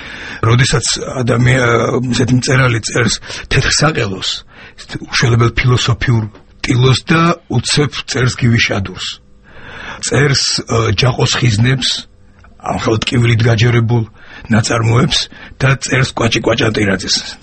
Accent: Tbilisi, Georgia; იმიტომ რომ მე იმ ეზოში დავიბადე და იმ სახლში ვარ გაზრდილი, ელბაქიძის ქუჩაზე, საიდანაც მიხეილ ჯავახიშვილი 37 წლის 14 აგვისტოს წაიყვანეს.

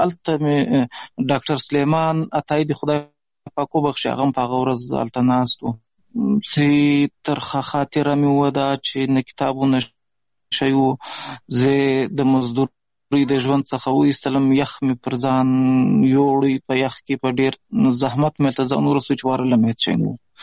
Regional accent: Pishin, Balochistan, Pakistan; also born or lived in Ghazni; زه خو اصلا د افغانستان د غزنی ولایت اوسېدونکی یم. د مهاجرت شپې ورځې په پاکستان کې تیروم. په پاکستان کې زیږیدلی یم. د کوټې سره نږدې پښین ښار ګوټی ورته وایي، په دې پښین ښار کې اوسېږم.

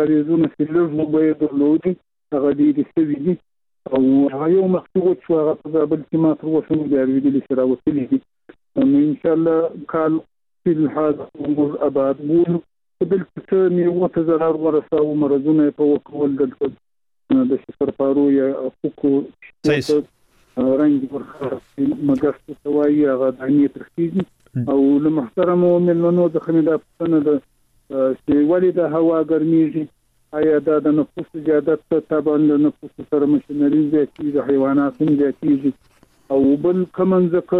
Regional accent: Zabul, Afghanistan; زه په خیم د زابل ولایت څخه دی.

